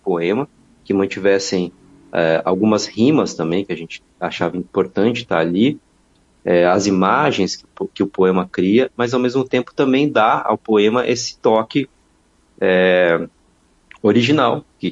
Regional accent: Paraná, Brazil; now in São Paulo, Brazil; eu sou paranaense, mas moro em São Paulo

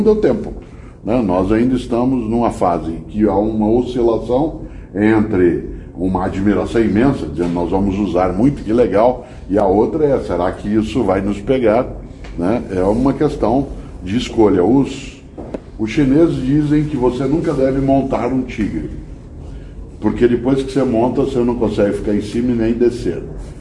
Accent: Londrina, Paraná, Brazil; now in São Paulo, Brazil; eu que sou de Londrina, todos nós quatro vivemos em São Paulo

